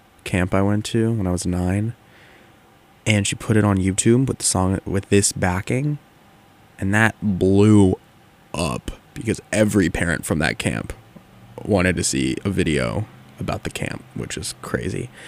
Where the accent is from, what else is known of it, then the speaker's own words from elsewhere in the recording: California, United States; because I'm from California, and so, Southern California, so that's where, like, all the conventions are.